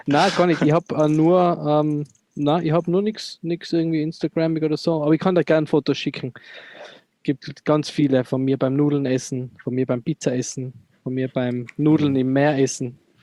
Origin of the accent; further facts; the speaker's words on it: Tyrol, Austria; Als Tiroler, quanta costa?